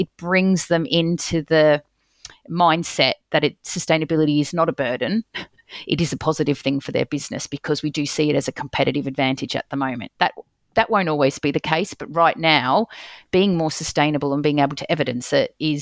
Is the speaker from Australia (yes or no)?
yes; Australia; now in United Kingdom; I grew up in Australia and we have really have had the ozone layer as a crisis topic for years in our DNA. I lived in an area where we'd have drought, and I still love living in the UK when we have beautiful green lawns.